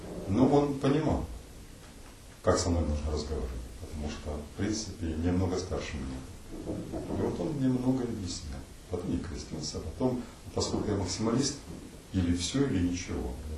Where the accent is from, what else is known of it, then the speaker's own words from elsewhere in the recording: Irkutsk, Irkutsk Oblast, Russia; я сам из Иркутска